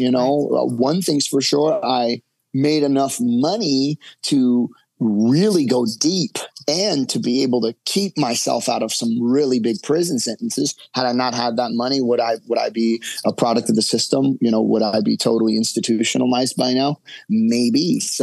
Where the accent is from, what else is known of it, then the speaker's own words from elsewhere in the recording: Newport Beach, California, United States; These are the Newport Beach police officers. I grew up in Newport Beach. These guys know me.